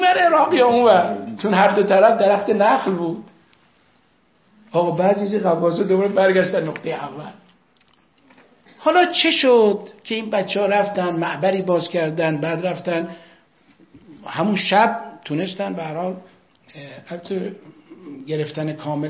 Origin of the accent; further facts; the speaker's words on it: Iran; دیدن خب ما ایرانی هستیم اینا